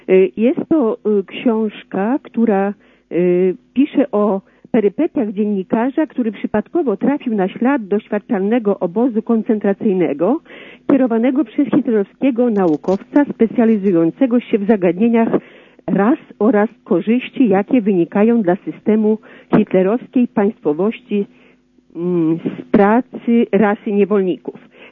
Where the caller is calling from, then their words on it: Lublin, Lublin Voivodeship, Poland; z Lublina.